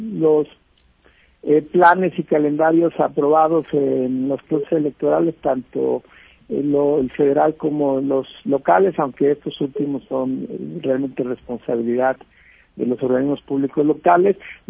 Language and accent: Spanish; Mexico; vamos a estar utilizando como mexicanas y mexicanos ese día insumos de protección